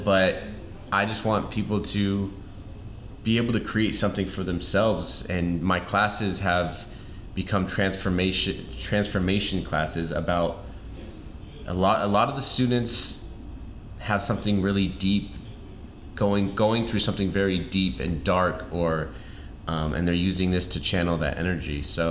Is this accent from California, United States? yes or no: yes; Santa Rosa, California, United States; So as a kid, I grew up in Santa Rosa, California, small rural town, and there wasn't much coming out of there.